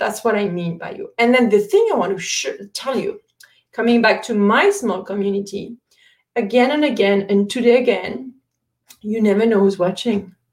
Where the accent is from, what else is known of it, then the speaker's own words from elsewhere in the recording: France; English is a second language; I don't know about you guys, but I come from France